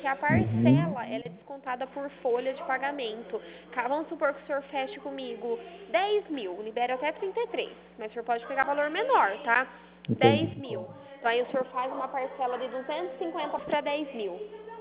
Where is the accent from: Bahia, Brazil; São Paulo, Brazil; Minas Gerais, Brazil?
São Paulo, Brazil; Araras; eu sou de Araras.